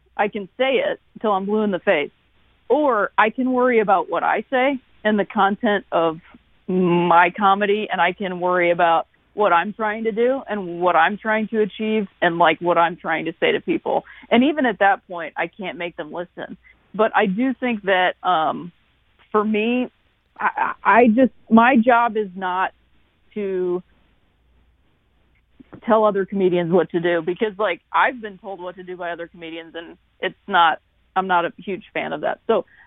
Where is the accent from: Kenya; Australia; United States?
United States; Akron, Ohio; I'm from Akron, Ohio, and that's, you know, northeastern Ohio, so Cleveland baseball fans there.